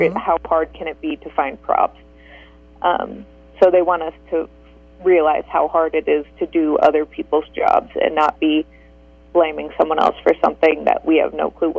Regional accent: Atlantic, Iowa, United States; Yeah. I was actually, I grew up in Atlantic. I went to school there.

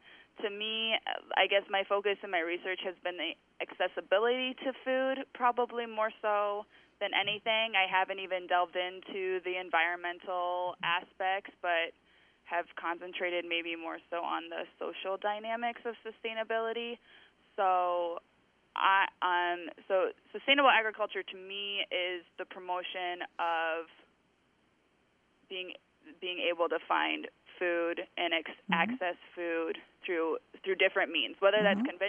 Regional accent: Gilbert, Iowa, United States; Yeah, I grew up going to Gilbert High School just north of Ames and went to Iowa State for my undergraduate degree in landscape architecture right out of high school

